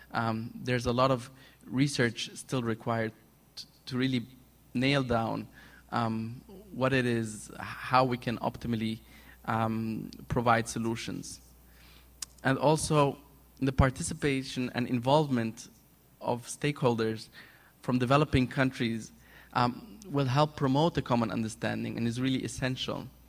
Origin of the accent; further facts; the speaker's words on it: Egypt; lately in Egypt, my home country, we're seeing e-government developments